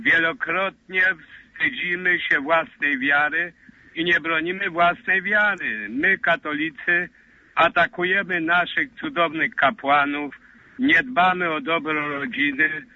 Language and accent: Polish; Lesser Poland, Poland; Ja akurat pochodzę ze Skalnego Podhala i u nas z pokolenia na pokolenie przekazywana jest nauka naszych przodków.